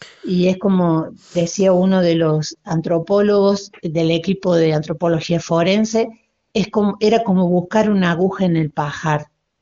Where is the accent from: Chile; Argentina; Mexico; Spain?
Argentina; Córdoba; en eso también nosotros como argentinos tenemos que enorgullecernos y también como cordobeses